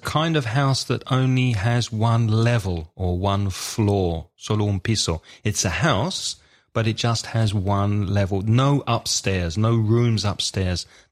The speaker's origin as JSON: {"language": "English", "region": "London", "country": "United Kingdom", "tie": "born or raised there", "said": "So, yeah, I lived in a house like this when I grew up in London."}